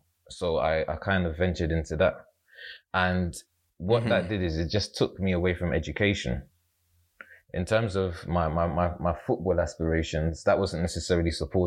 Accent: London, United Kingdom; So I moved from South London to East London. In hindsight, that was amazing for my life.

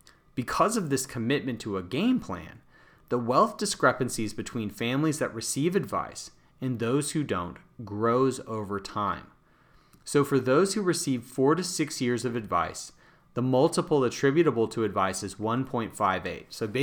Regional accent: United States; now in Canada; So even though I'm living in Canada right now, I'm an American, and in this country, in my home country, there is still not a global fiduciary standard.

